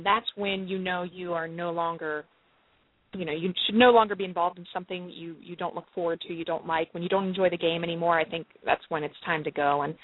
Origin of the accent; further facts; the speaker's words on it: Orlando, Florida, United States; also born or lived in Washington, D.C.; now in Virginia, United States; I started boxing when I was about 16 years old in Orlando, Florida, which is my hometown, and continued boxing throughout the military until I found my home in Washington, D.C. I currently reside in Virginia